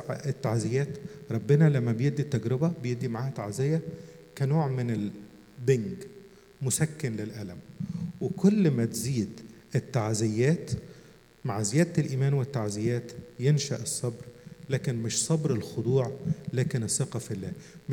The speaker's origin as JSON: {"language": "Arabic", "region": "Upper Egypt", "country": "Egypt", "said": "عندنا في الصعيد مشهورة زراعة النخيل."}